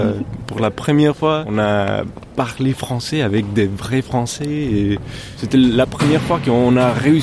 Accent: California, United States; now in Paris, France; Je viens des États-Unis, de Californie.

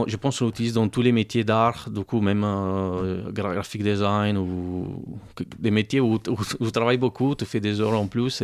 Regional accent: Italy; now in Paris, France; moi je suis italien, entre italiens, en fait, on dit « sono charrette », on ne traduit pas « charrette ».

